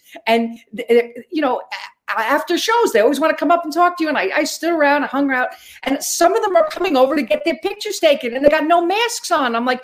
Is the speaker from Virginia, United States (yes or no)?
no; New York, United States; I'm a New Yorker, and I always try to get in at least 2 miles or a mile and a half